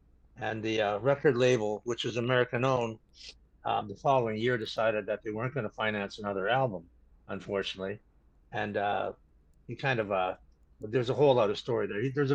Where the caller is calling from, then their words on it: Toronto, Ontario, Canada; Let's say Toronto. It's easier, okay?